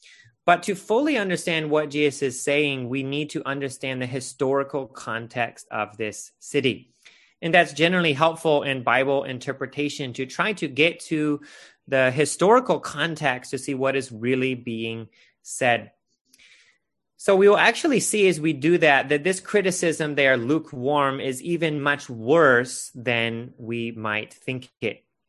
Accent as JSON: {"language": "English", "country": "United States", "said": "At least as an American, we often drink ice in our water"}